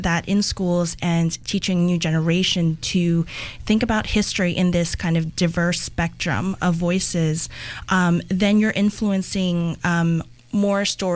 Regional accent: New York, United States; So growing up in New York, I wasn't totally aware of my Filipino identity other than being other. So I'm not these people. I'm not this. I'm not that. I'm Filipino. Oh, and I'm American, I guess, because I've been here.

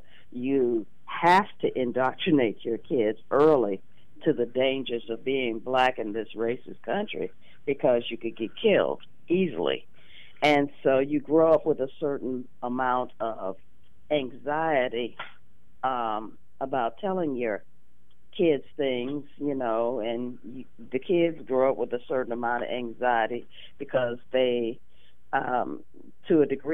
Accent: Indiana, United States; born there; I was born in a small town in Indiana, spent the first years there, and then mov

